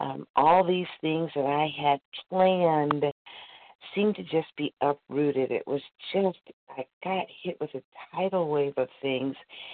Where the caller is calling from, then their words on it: Missouri, United States; I'm calling from Missouri.